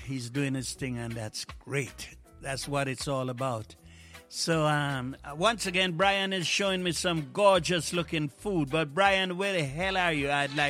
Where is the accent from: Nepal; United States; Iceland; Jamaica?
Jamaica; On the show would be all the artists that I've worked with growing up in Jamaica.